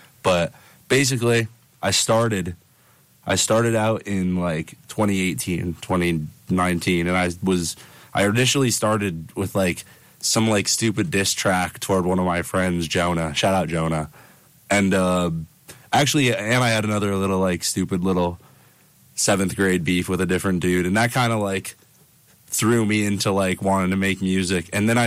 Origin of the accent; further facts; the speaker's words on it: New Paltz, New York, United States; I'm from New Paltz, New York, 845. Hudson Valley. If anybody knows, you know. Real, recognize, real. But yeah, I'm from New Paltz. Went to New Paltz High School.